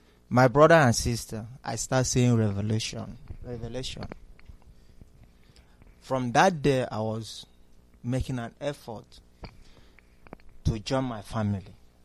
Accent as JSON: {"language": "English", "country": "Nigeria", "said": "I'm from Ahabi Menyi in Biafra land."}